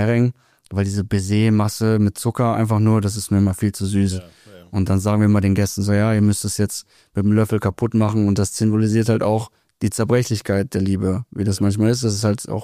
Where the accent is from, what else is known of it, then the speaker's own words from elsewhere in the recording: North Germany, Germany; Also groß geworden bin ich in Deutschland, im Norden.